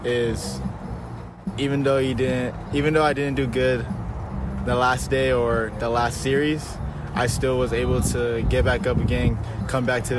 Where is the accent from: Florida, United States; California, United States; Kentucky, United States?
California, United States; Los Angeles; I'm from California, Los Angeles. Like, we have no areas to do that.